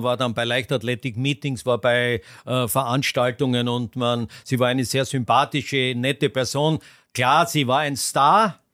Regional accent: Austria; wir als Österreicher haben einfach die Verpflichtung, Skierfolge zu machen.

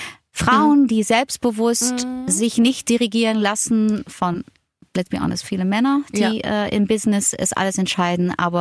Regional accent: Netherlands; German is a second language; Und ich erfahre jetzt auch als Holländerin, wie es auch dann ist, jetzt ein Privatleben in den Niederlanden zu haben, mit meinem Kind dort, mit meinem Partner dort.

